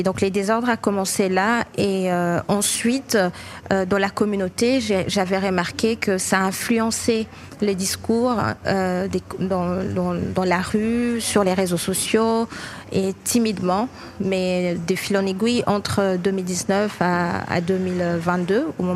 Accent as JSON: {"language": "French", "region": "Kinshasa", "country": "DR Congo", "said": "Alors, je suis congolaise, née à Kinshasa surtout, j'adore ma ville. Donc, quinoise pur jus"}